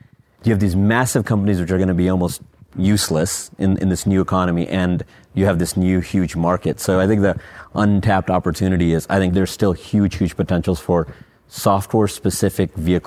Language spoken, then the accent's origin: English; Detroit, Michigan, United States; I'm from Detroit and I grew up in that ecosystem.